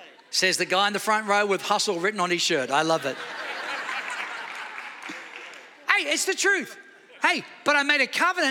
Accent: Australia; I live on the water. I love the water. I've got a boat. I've got a jet ski. My whole life I've been on the water. I'm from Australia, for goodness sake. I grew up on beaches every day.

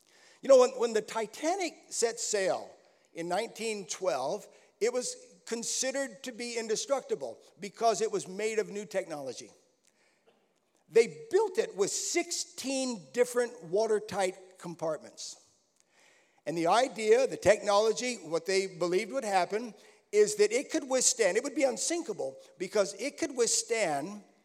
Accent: United States; accent: American; Now, you can tell Steve has not lost his Aussie accent, and I've not lost my American accent.

